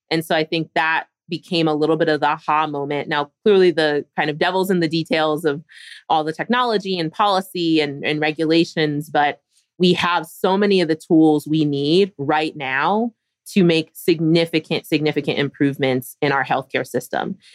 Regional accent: Philadelphia, Pennsylvania, United States; So I grew up in Philadelphia. I was good at math and science growing up.

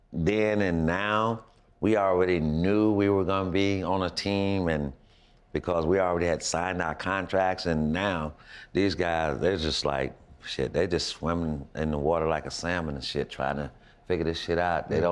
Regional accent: Florida, United States; now in San Antonio, United States; I'm from Florida. I mean, I'm new in this little, I don't know, San Antonio

